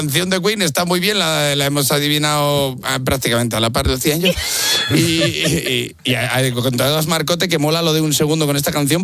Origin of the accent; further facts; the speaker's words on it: Valladolid, Castile and León, Spain; porque yo soy de Valladolid y es que se nos da mal la primera... A todos los de esa ciudad.